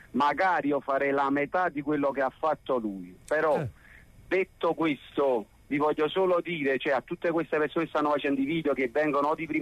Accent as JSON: {"language": "Italian", "town": "Naples", "region": "Campania", "country": "Italy", "said": "noi che siamo napoletani come loro"}